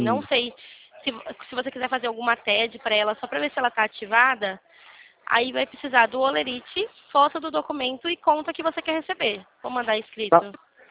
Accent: Limeira, São Paulo, Brazil; aqui São Paulo, de Limeira.

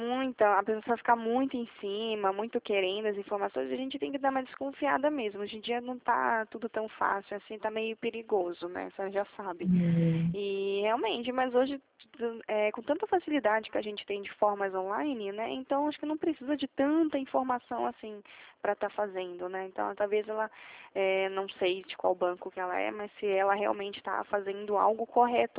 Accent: Belém, Pará, Brazil; now in São Paulo, Brazil; Eu sou de Belém, eu moro aqui em São Paulo hoje, mas eu nasci em Belém.

